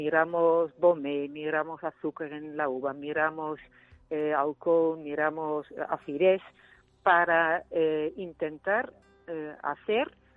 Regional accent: Netherlands; now in Spain; Soy de origen holandesa, pero sí. Bueno, llevo 25 años viviendo aquí en el campo de Zayalonga, y entonces digo que soy ya holandaluza.

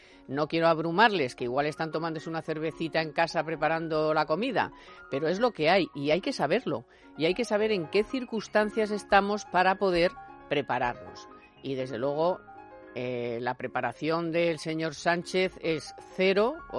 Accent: Spain; somos españoles

